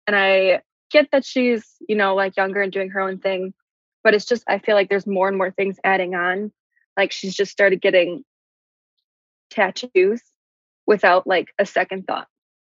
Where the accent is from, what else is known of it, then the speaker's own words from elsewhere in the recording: Midwest, United States; we're from the Midwest, so we're religious.